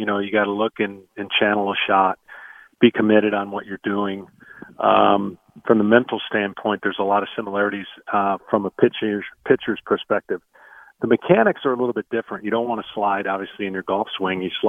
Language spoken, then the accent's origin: English; Michigan, United States; I grew up in Michigan, basketball, baseball, football.